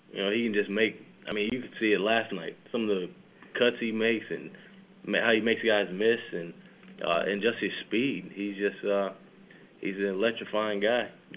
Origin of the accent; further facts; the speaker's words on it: Fort Myers, Florida, United States; And then I grew up in Fort Myers, Cape